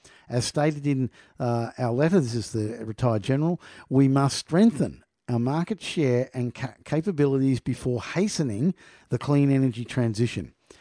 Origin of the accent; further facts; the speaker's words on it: New South Wales, Australia; where I'm from the Northern Beaches